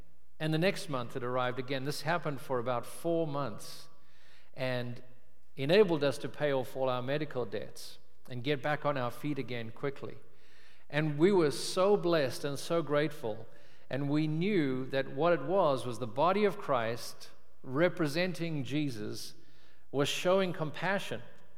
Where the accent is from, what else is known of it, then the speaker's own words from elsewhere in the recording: South Africa; moved away as an adult; now in United States; It's not something we grew up celebrating in South Africa, but we had lots to be thankful for. And so 21 years ago, we had our first Thanksgiving in America